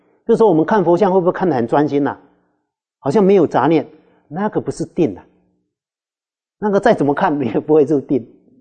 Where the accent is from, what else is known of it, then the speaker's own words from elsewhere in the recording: China; 所以我们中国人